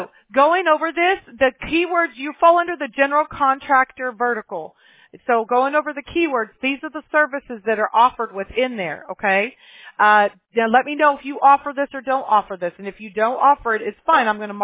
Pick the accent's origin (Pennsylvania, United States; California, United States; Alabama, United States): Alabama, United States; Mobile; born there; I was born in Mobile, Alabama, and I have a ton.